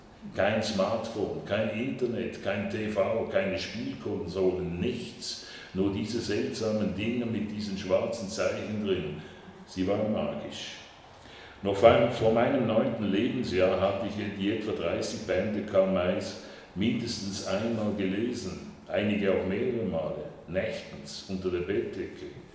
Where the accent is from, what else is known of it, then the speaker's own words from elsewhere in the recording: Switzerland; sondern ich war Schweizer, weil das, nicht, in der Schweiz gab es keine Russen